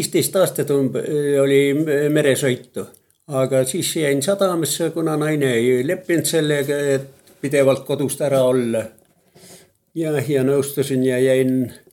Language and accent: Estonian; Tehumardi, Saare County, Estonia; See olen Tehumardist. Kodukoht on Tehumardi.